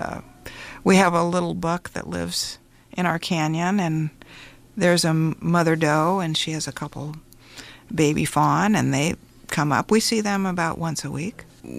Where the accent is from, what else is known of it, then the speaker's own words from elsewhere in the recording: Wyoming, United States; But I grew up in Wyoming, and so we were outside a lot. And I was around mushrooms in the high, high rocky range of southern Wyoming, around Laramie and Medicine Bow and Centennial, all those regions of Wyoming